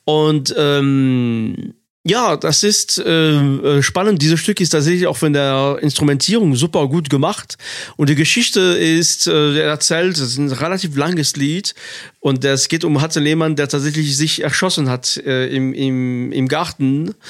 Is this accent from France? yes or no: yes; France; German is a second language; als Franzose muss ich sagen, hat mich das irgendwie durch die Sprache, man kennt diese Lieder